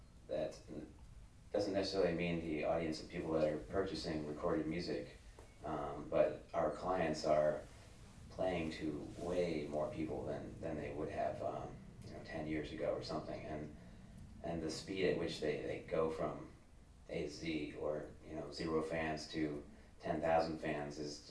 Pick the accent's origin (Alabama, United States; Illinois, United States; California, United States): Illinois, United States; Chicago; I'm from Chicago, Illinois, in the US.